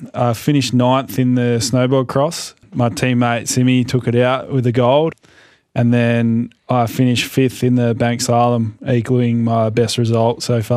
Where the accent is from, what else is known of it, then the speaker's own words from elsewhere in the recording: Australia; I'm from Australia.